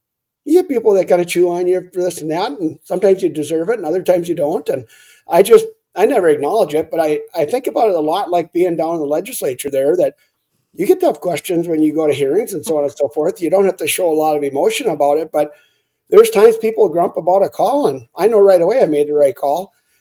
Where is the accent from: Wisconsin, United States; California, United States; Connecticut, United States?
Wisconsin, United States; Grantsburg; especially in my hometown of Grantsburg here.